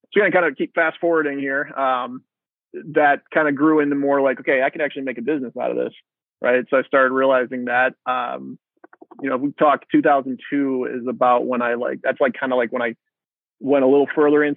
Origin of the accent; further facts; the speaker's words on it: Glendale, Wisconsin, United States; I grew up in Glendale. So kind of the north side.